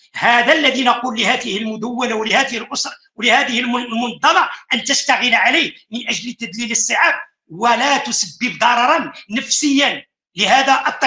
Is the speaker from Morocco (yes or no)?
yes; Morocco; حينما نذهب إلى قانون المؤسسات التعليمية عندنا في المغرب